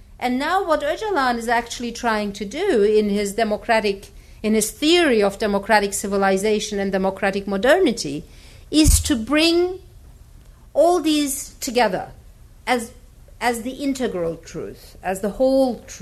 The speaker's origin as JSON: {"language": "English", "town": "Dersim", "region": "Tunceli Province", "country": "Turkey", "second_language": "English", "said": "if I'm, let's say, from Dersim, and I am from Dersim, you know"}